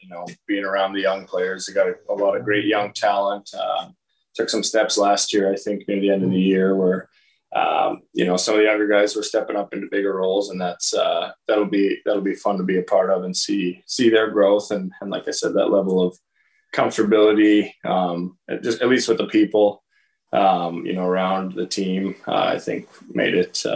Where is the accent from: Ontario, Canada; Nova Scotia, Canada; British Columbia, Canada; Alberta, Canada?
Alberta, Canada; Edmonton; I'm from Edmonton around there.